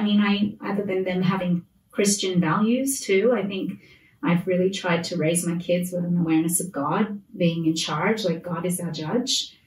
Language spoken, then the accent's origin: English; Australia; now in United States; growing up in Australia, I've said this to you before